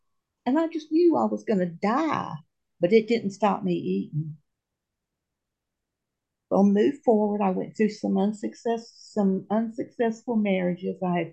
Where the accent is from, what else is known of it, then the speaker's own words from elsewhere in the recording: the South, United States; I'm from the South. Oh my goodness, the food was delicious.